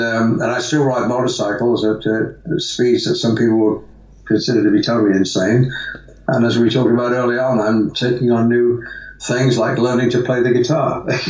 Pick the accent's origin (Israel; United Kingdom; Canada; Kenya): United Kingdom; England; now in United States; I'm an expat Brit, or whatever they call it, living in California, but born and raised in England.